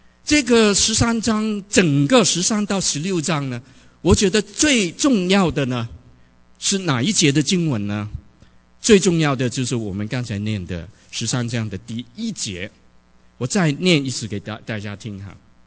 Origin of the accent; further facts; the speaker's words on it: China; 我们现在思想我们中国人的